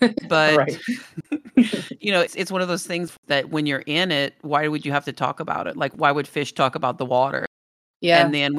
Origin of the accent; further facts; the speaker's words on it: Louisiana, United States; Lafayette is one of those places you can both be outside of it and inside of it, because you're like, oh, I'm Cajun too.